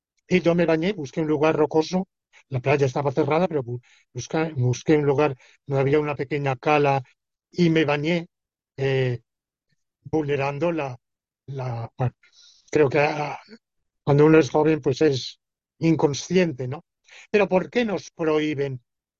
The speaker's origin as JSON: {"language": "Spanish", "country": "Spain", "said": "soy un español que estoy aquí en una visita académica y mañana termina"}